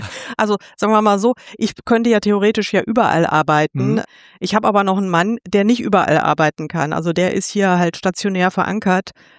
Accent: Munich, Bavaria, Germany; ich komme ursprünglich aus München

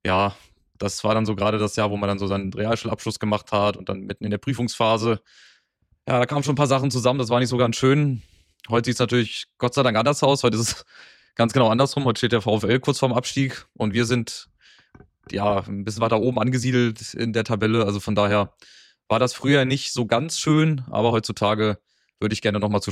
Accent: Wolfsburg, Lower Saxony, Germany; Richtig, ich bin aufgewachsen in dem Gebiet von unserem letzten Gegner, in Raum Wolfsburg bin ich tatsächlich aufgewachsen.

